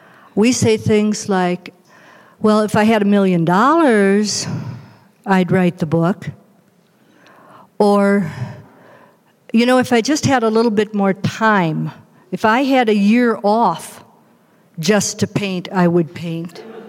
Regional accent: Libertyville, Illinois, United States; I grew up in Libertyville, Illinois. We had one movie theater. It played Walt Disney movies. You had to sneak over to Lake Forest to see B movies.

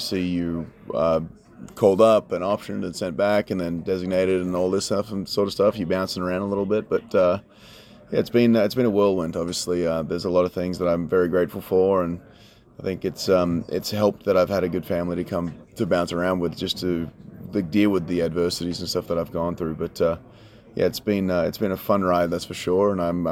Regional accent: Australia; now in Chicago, United States; Yeah, so I'm originally from Australia.

